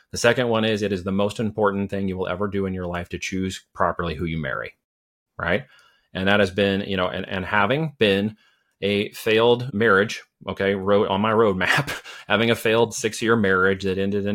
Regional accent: Oregon, United States; I grew up on the West Coast, actually in Oregon, and I thought winters were tough when we went to the mountains at 7,000 feet

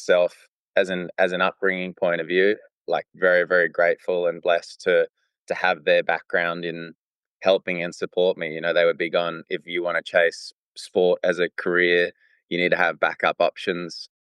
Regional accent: South Africa; Yeah, look, I'm born and raised in South Africa.

